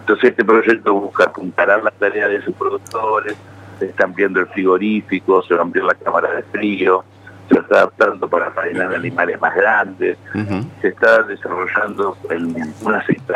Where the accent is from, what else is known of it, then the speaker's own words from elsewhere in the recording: Argentina; los que venimos de la Argentina profunda lo sabemos, tenemos que irnos de nuestros pueblos